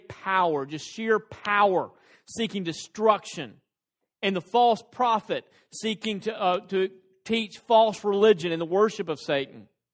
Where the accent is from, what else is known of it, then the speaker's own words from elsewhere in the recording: Tennessee, United States; I grew up in a place, and I say this very much to my shame, I grew up in West Tennessee.